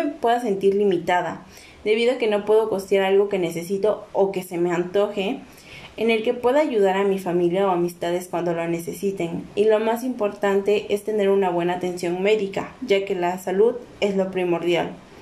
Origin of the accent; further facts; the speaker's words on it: Orizaba, Veracruz, Mexico; born there; Todo comienza el 2 de agosto del 2004, que es el día que nací, en Orizaba, Veracruz, en el Hospital Escudero. Actualmente tengo 16 años